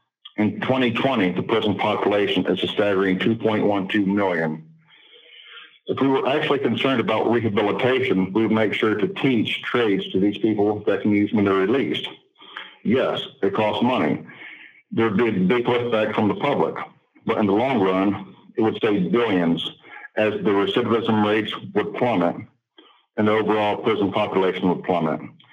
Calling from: Ohio, United States; 468-895, and I'm calling from Ohio.

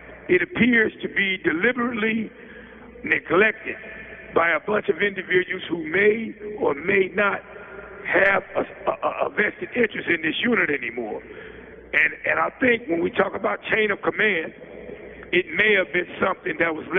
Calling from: Westville, Indiana, United States; I am calling in from the Westville Correctional Facility in Indiana.

